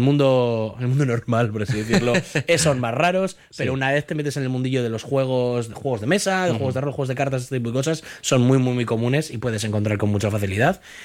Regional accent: Bilbao, Basque Country, Spain; yo que soy de aquí, de Bilbo

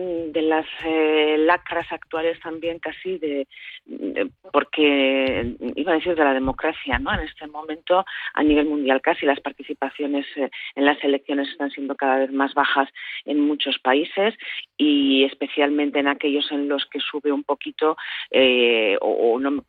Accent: Basque Country, Spain; como vascos y vascas que queremos tener una voz y una representación en Estrasburgo y en Bruselas

